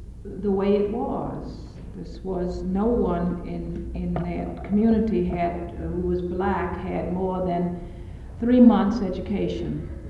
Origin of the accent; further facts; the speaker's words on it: Marion, Alabama, United States; I grew up in Marion, Alabama. And you say, where in the world is Marion, Alabama? Well, it's a small town about 30 miles from Selma.